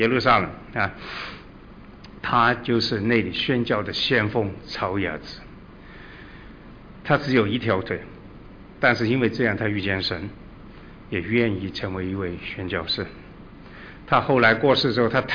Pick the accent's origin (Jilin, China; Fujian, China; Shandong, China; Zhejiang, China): Zhejiang, China; Ningbo; 宁波是我的家乡